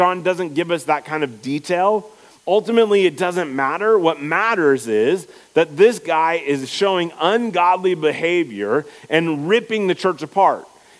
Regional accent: Iowa, United States; And we grew up in Iowa, so that helps too.

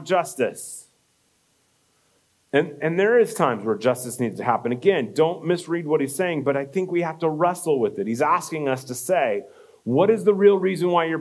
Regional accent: United States; I'm an American, after all, and I have rights.

